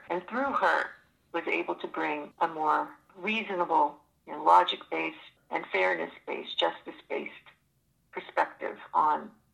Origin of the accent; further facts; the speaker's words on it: Maine, United States; my own childhood growing up in Maine, because I was very intimately familiar with the kind of weather that they would have had with the snow.